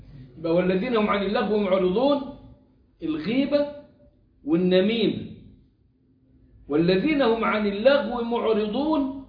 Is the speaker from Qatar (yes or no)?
no; Egypt; عندنا كمصريين